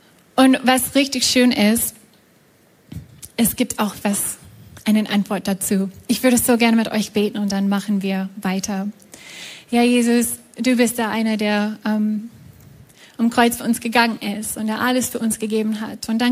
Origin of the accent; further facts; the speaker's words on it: United States; German is a second language; Sorry, ich bin auch aus Amerika manchmal, ich weiß nicht, wie man das auf Deutsch sagt.